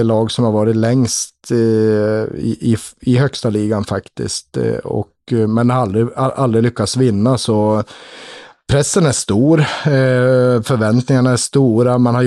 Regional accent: Sweden; now in Switzerland; vi är ju svenskar så vi känner ju till varandra

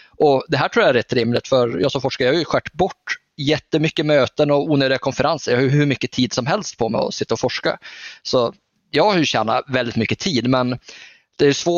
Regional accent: Norrland, Sweden; Jag är ju norrlänning

